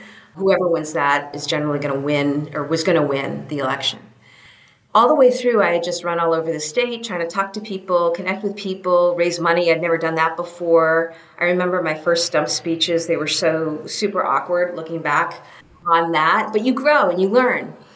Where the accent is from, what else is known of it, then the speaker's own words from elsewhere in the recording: New Hampshire, United States; So I grew up in New Hampshire, right? And when you grow up in New Hampshire, it's the presidential, you know, season every 4 years.